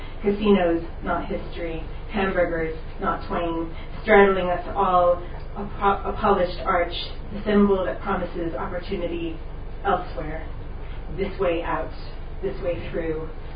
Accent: St. Louis, Missouri, United States; So I'm from St. Louis, which was featured a few years ago by Ross Kemp on Gangs.

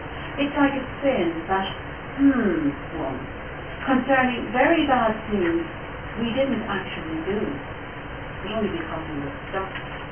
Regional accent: Ireland; I'm an Irish woman, Irish poet, Irish person

